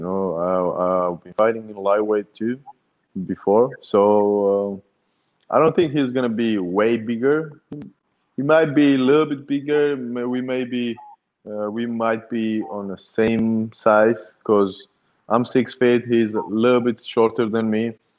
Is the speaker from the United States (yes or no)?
no; Georgia; moved away; back in the days when I was in Georgia, in my home country.